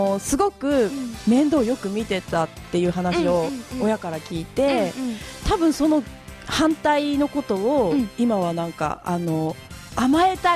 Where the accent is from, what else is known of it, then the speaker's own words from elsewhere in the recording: Mito, Ibaraki, Japan; 自分の実家 の、 大きい湖千波湖というところがあるんですけども